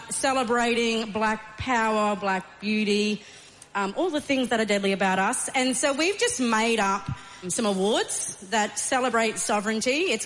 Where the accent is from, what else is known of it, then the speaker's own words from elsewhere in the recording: Inala, Queensland, Australia; I'm Mananjali South Sea Islander woman, born and raised on Yuggera country, and home for me and my mob is in Inala.